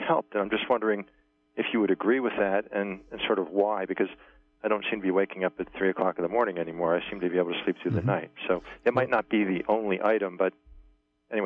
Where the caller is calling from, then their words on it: New York, United States; from New York.